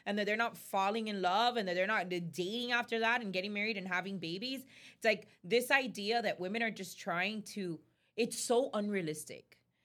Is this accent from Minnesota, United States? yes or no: no; Miami, Florida, United States; Like, we grew up in Miami.